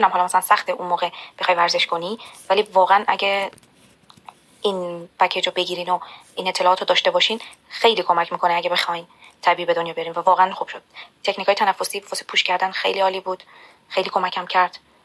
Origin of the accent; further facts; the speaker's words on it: Iran; همیشه با اینکه من از ایران هستم ساعت ها خیلی فرق داره